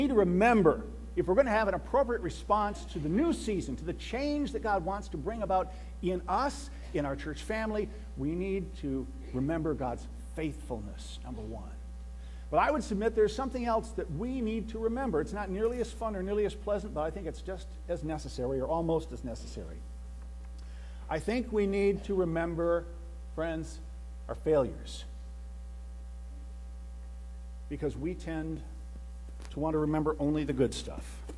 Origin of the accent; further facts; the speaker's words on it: Michigan, United States; also born or lived in Bay City; I was born in Bay City and lived there until I was about 10. And then my folks bought a place up in Gladwin County on a small lake. And that's where I lived through my high school years.